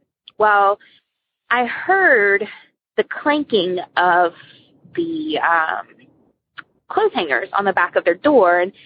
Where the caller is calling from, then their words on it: Georgia, United States; I'm calling from Georgia.